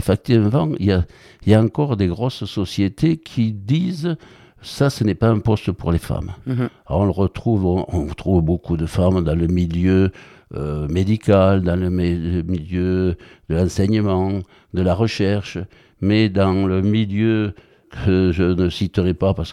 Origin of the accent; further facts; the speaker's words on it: Southern France, France; Mais je suis occitan, hein. Je prononce des lettres que certains grignotent.